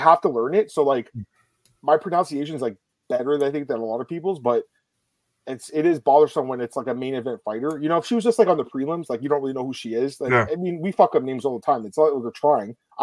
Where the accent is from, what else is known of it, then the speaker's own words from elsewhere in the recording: Canada; See, I'm Canadian, so when we grew up, we basically have to study French in school.